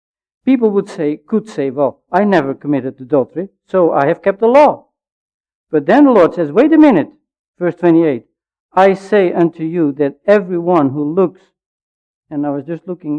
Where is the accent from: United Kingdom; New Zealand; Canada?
Canada; I have to obey that law that's valid there, although I'm a Canadian.